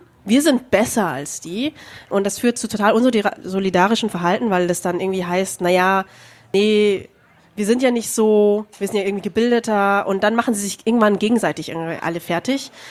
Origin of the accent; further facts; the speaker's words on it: Vietnam; ich bin aus dem Norden, meine Familie ist aus dem Norden, ihre ist aus dem Süden, und wir beide gehören der Mehrheitsethnie an.